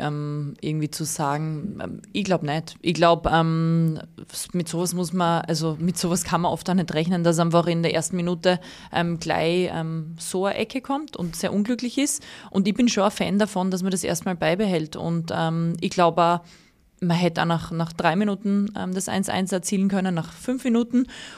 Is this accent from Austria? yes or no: yes; Austria; Leider als Österreicher